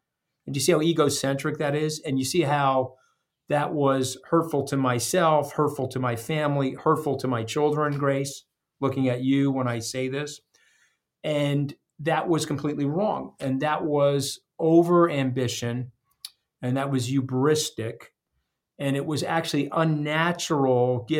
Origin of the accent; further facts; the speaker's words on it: New York, United States; I'm a blue-collar kid. I grew up on Long Island with no money.